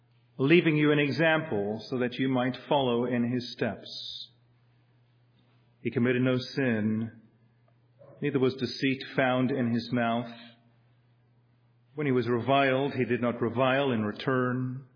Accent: South Africa; Kathy and I grew up in South Africa in the time of apartheid.

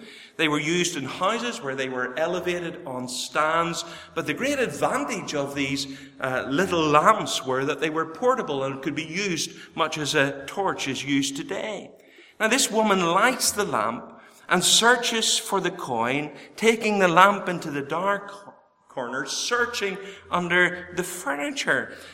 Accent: Bangor, Northern Ireland, United Kingdom; I grew up in Bangor, the home of the Worldwide Missionary Convention and the Faith Mission Convention, the town with the most Baptist churches in it

